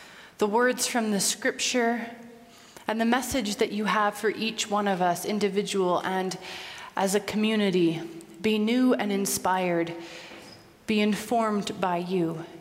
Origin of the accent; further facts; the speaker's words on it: Casper, Wyoming, United States; also born or lived in Los Angeles; we lived in Los Angeles, and this is only a small detail to say that it was like living on Mars. I was coming from Casper, Wyoming, which is a little bit smaller than Los Angeles.